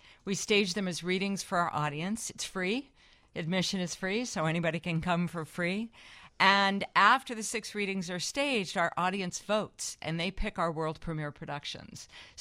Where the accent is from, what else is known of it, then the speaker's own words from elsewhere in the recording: Ohio, United States; now in Chicago, United States; But I'm actually a Midwesterner. I was raised in Ohio.